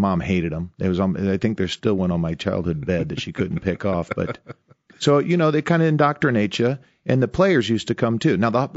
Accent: Decatur, Illinois, United States; born there; Well, I was born in St.

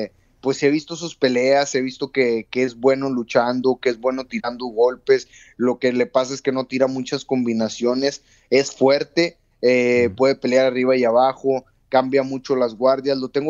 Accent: Mexico; nacido y crecido en México.

